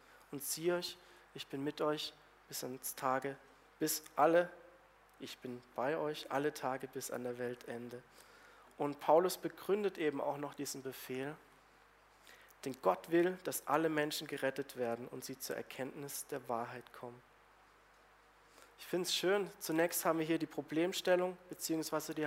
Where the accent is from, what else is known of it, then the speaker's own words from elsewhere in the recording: Baden-Württemberg, Germany; Ich komme aus der Nähe von Freiburg in einem beschaulichen Dörfchen, wo die Katholiken sonntags in den Gottesdienst gehen und die anderen Christen ins nächstgelegene Städtchen, auch in ihren Gottesdienst.